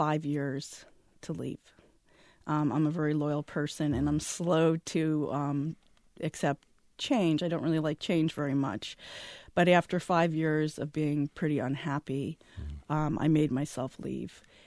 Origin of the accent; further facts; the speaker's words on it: New Jersey, United States; Okay. So I grew up in New Jersey and I've always wanted to write a poem about Newark.